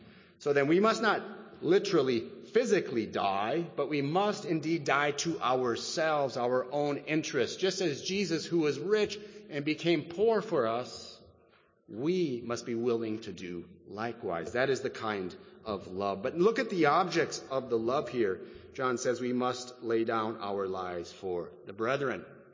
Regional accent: Wisconsin, United States; Growing up in Wisconsin, in the winter time, of course, it gets dark very early in the evening

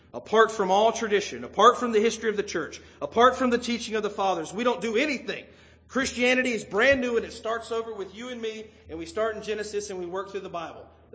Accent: the South, United States; I grew up in the South, and, we sort of had traditions. Men worked.

